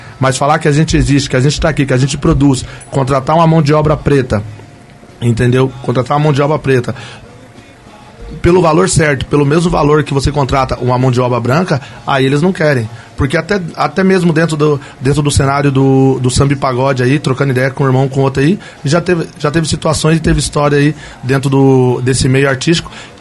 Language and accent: Portuguese; Curitiba, Paraná, Brazil; also born or lived in Salvador; quando a pessoa perguntava, de onde você é? E eu falava que era de Curitiba